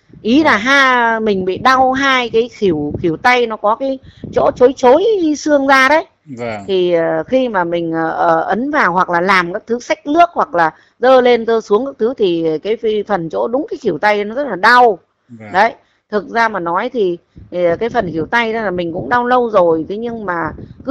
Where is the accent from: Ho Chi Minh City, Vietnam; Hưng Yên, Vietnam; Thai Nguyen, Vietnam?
Hưng Yên, Vietnam; Văn Giang; cái đợt đấy là mình đang ở dưới thành phố thì nhưng mà bây giờ mình nghỉ hưu rồi, mình đang về quê ở Văn Giang thì nhà đang đang ở Văn Giang đấy